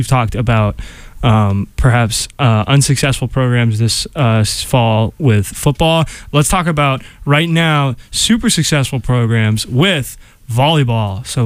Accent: Needham, Massachusetts, United States; There's a wide receiver from Needham, Massachusetts, which is my hometown.

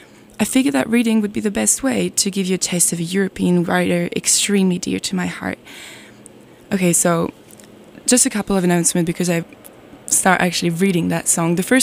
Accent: France; English is a second language; was born and raised in France, was born and raised by French parents that I love, and basically my entire family is French

